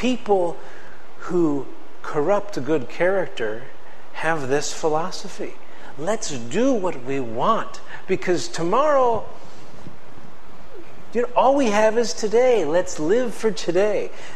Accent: Connecticut, United States; When I grew up in Connecticut, and there was a guy who lived down the street from me.

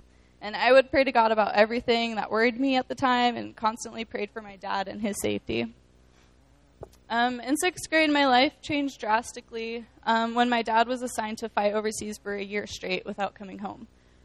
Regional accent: Indianapolis, Indiana, United States; I'm from Indy.

